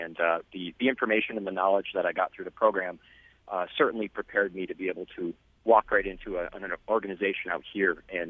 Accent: Rochester, New York, United States; Well, I'm born and raised in Rochester, lived right in the city for most of my life.

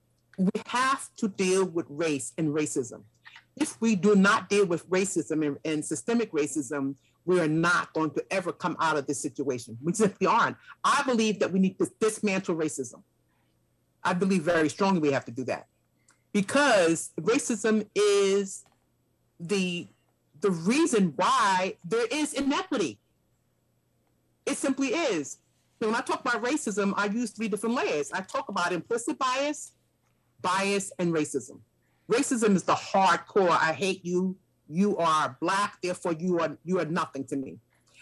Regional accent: New York City, New York, United States; I am from New York City.

